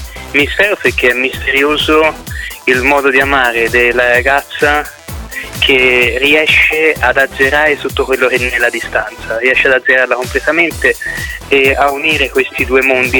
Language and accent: Italian; Trieste, Friuli-Venezia Giulia, Italy; Di Trieste.